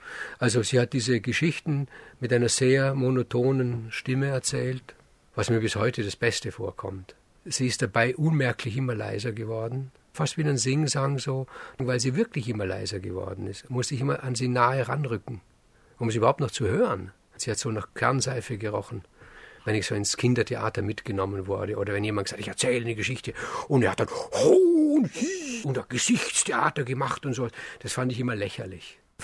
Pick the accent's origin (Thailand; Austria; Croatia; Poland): Austria; Hohenems, Vorarlberg; In Wirklichkeit ist meine Heimat Hohenems. Diese große Identität, die da in der Kindheit gelegt worden ist, ist hier in Hohenems.